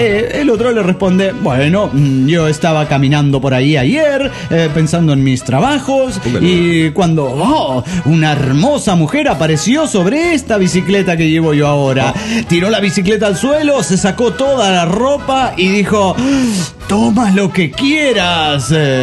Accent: Cuauhtémoc, Chihuahua, Mexico; Soy el autosuicida de Cuauhtémoc, Chihuahua.

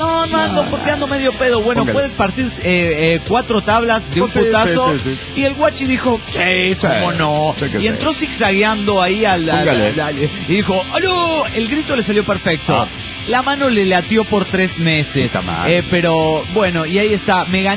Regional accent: Teuchitlán, Jalisco, Mexico; de Teuchitlán, Jalisco, México.

